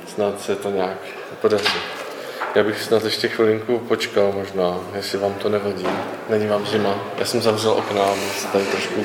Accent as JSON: {"language": "Czech", "town": "Prostějov", "region": "Olomouc Region", "country": "Czechia", "said": "Jsem z Prostějova, tam zase bydlím se svou manželkou, se svým téměř dvouletým synem. A studoval jsem ekonomii a informatiku v Brně"}